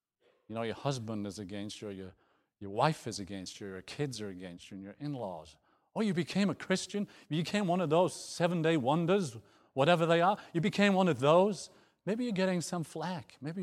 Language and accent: English; York, Yorkshire and the Humber, United Kingdom; I'm from York. It's an old Roman town. It's a tourist place.